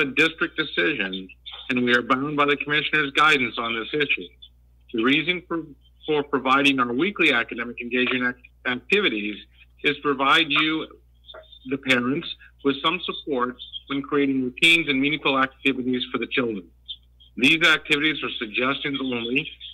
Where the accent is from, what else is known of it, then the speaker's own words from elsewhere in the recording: Maine, United States; I'm from Maine.